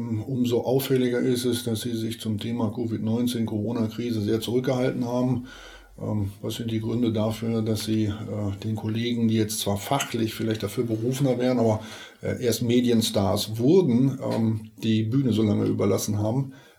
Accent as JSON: {"language": "German", "town": "Soest", "region": "North Rhine-Westphalia", "country": "Germany", "said": "Ich komme selber aus Soest."}